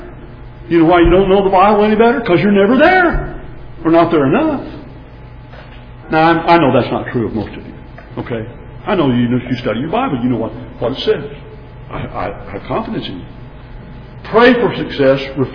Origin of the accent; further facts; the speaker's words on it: Texas, United States; now in Arizona, United States; I'm a father, I'm a grandfather, I'm a Texan. I am an Arizonan by choice, live there.